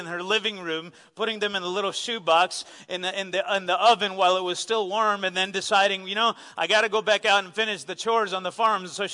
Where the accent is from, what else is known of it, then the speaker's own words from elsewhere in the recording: El Salvador; English is a second language; now in United States; As I was growing up in El Salvador, we'd have the privilege to visit America and visit family members during Christmas most of the time.